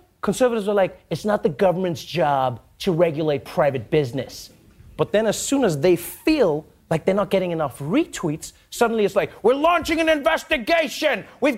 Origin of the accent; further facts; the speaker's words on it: South Africa; All of a sudden, I'm just a South African baby slammer. That's who I am.